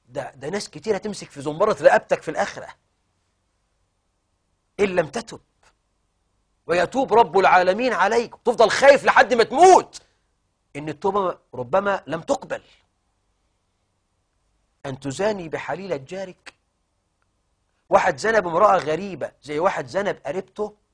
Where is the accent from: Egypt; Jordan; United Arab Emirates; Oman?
Egypt; عندنا كمصريين